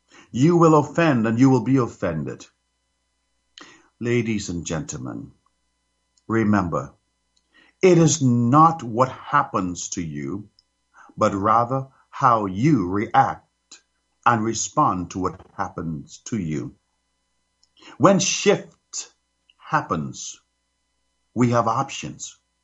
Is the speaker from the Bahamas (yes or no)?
yes; Bahamas; when I was a kid growing up in the Bahamas.